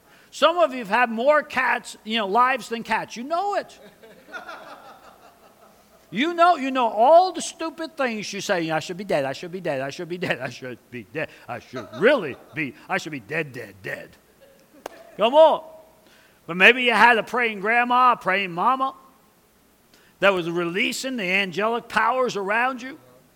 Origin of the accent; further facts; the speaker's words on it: New York City, New York, United States; But I grew up in New York City.